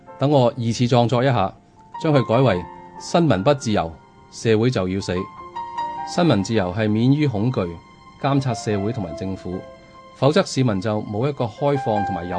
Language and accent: Chinese; Hong Kong; 作为香港人，大家应该团结互勉